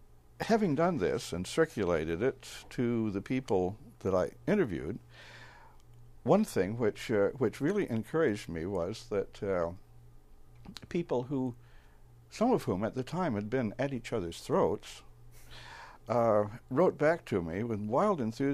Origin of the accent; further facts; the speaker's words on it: Provincetown, Massachusetts, United States; I grew up in Provincetown. It was my hometown.